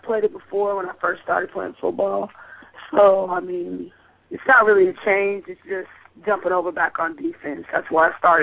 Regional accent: Flatonia, Texas, United States; I'm number 51. I play outside linebacker and tight end, and I'm from Flatonia, Texas.

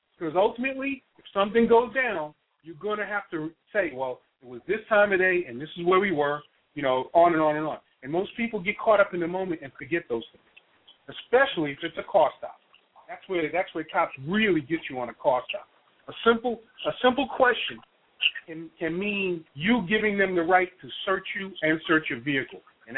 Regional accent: New York City, New York, United States; and I grew up in New York, by the way, New York City as a kid growing up

